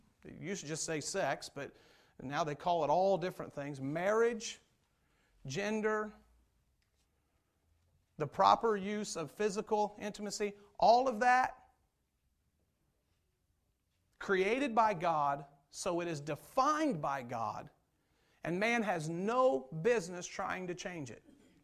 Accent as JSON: {"language": "English", "country": "United States", "said": "I'm a Christian first, then I'm an American."}